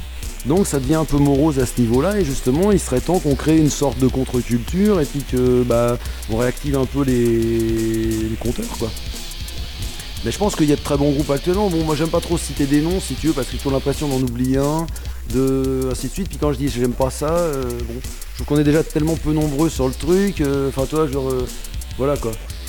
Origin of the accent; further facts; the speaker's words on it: Paris, Île-de-France, France; parce que nous on vient de Paris